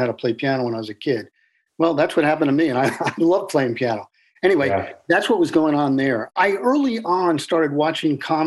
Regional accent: New Jersey, United States; I grew up on the Jersey Shore in the 60s.

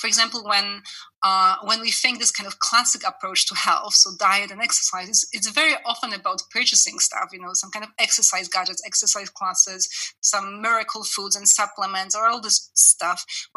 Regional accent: Canada; I mean, I'm Canadian as well. I lived in Canada for many years, and there is a difference.

